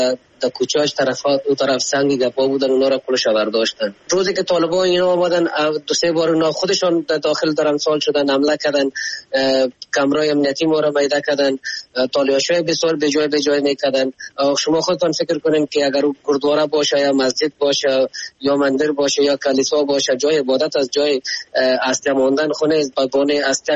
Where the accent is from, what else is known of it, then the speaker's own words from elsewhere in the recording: Afghanistan; ما خو افغان هستیم